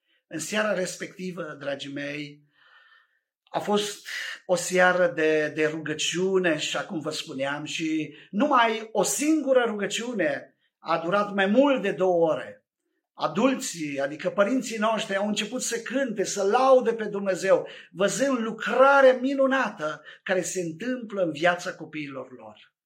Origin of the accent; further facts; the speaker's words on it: Văleni, Romania; în biserica noastră, în Văleni, în satul meu natal.